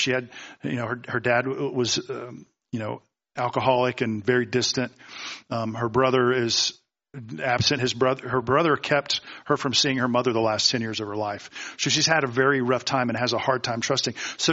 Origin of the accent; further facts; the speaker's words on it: the South, United States; And I was going to college in Boston. I grew up in the South, so it was frightening to go to a big city, cultural melting pot, Boston, Massachusetts, and I was frightened.